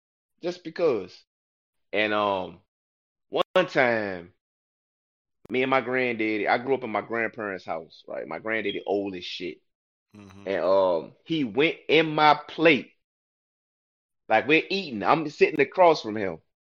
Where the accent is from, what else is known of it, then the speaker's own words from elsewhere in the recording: Newport News, Virginia, United States; I'm from Newport News. I say this shit every fucking episode. Allen Iverson was ours.